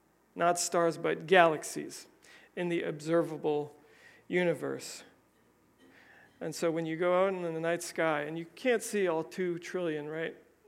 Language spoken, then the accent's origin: English; Rhode Island, United States; As a Rhode Islander, you are one in a million.